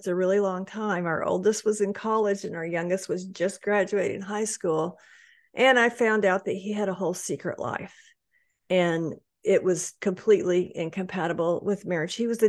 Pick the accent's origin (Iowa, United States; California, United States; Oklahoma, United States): Oklahoma, United States; Tulsa; but I consider myself as being from Tulsa, Oklahoma, because that's where I went to 3 years of high school, which is the longest place I ever lived